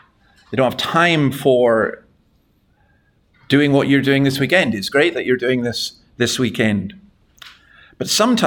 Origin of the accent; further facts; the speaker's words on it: Scotland, United Kingdom; I'm a Scottish Presbyterian minister, so I could spend an hour giving you my first point and just talk endlessly.